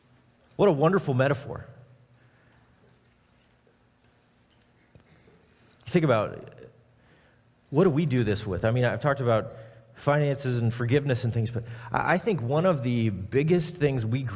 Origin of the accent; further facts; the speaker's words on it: Nebraska, United States; like I hail from Nebraska, and so many Nebraska people, we put our faith in the Cornhuskers